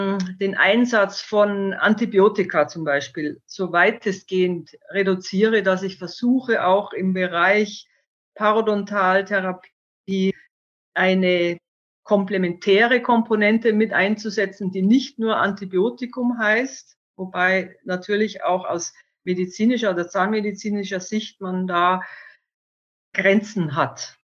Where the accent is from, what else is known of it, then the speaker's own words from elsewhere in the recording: Munich, Bavaria, Germany; Ich bin in München aufgewachsen und wollte aber dann schon nicht mehr in eine Großstadt.